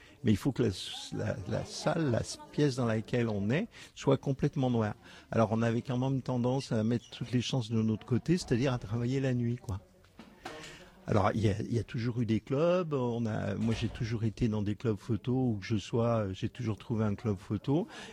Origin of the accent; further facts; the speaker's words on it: La Bridoire, Auvergne-Rhône-Alpes, France; parce que je suis originaire de La Bridoire.